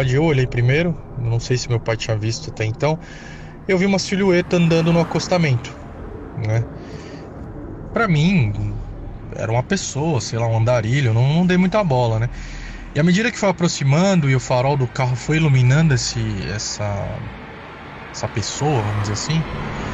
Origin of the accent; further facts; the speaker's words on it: São Paulo, Brazil; sou aqui de São Paulo, sou engenheiro civil, tá?